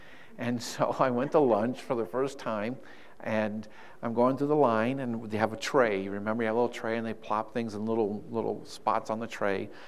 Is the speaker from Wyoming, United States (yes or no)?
yes; Cheyenne, Wyoming, United States; now in Rapid City, United States; Actually, I live in Rapid City, but I grew up in Cheyenne, Wyoming. Cheyenne. So I'm actually Wyoming.